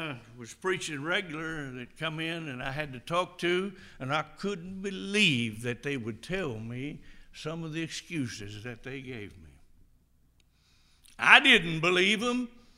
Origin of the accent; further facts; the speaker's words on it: Tiptonville, Tennessee, United States; When I grew up in Tiptonville, Tennessee, there was enough honky-tonks around that place to fill us ton.